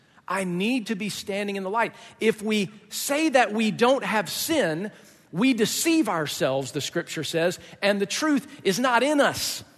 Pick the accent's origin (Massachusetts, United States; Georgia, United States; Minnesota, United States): Georgia, United States; also born or lived in Tampa, United States; I grew up in Georgia, but I lived for a brief time, a two-year stint in Florida when I was like, you know, 7, 8 years old. And I lived in the Tampa area.